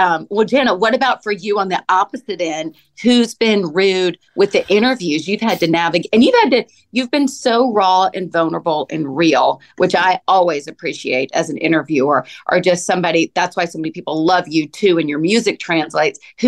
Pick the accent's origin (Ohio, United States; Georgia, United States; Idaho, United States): Georgia, United States; Atlanta; I'm from Atlanta.